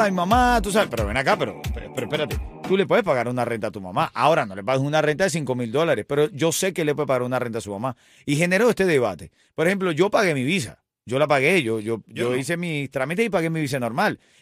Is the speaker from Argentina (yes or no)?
no; Venezuela; now in Cuba; en mi caso, que soy venezolano, que me enamoré de la idiosincrasia cubana. Ya yo soy cubano, pero no por inyección